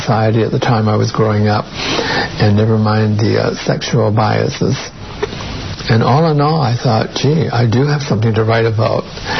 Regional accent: Canada; that's fair, I am Canadian

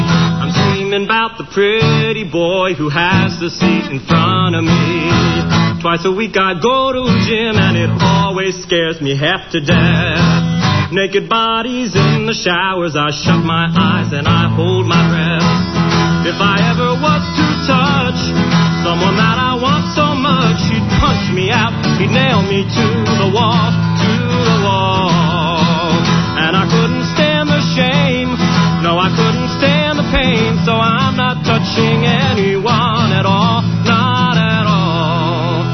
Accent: Maple Shade, New Jersey, United States; Anyway, I grew up in Maple Shade, New Jersey.

